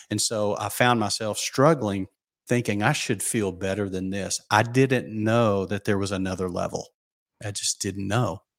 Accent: Southern US, United States; I grew up with a sweet tooth. I grew up in the South. I mean, it's almost genetic here.

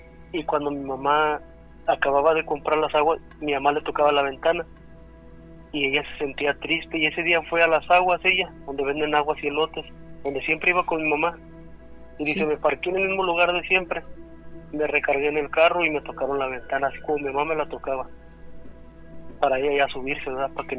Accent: Matamoros, Tamaulipas, Mexico; Y soy de ahí, de Matamoros, de Tamaulipas, soy yo.

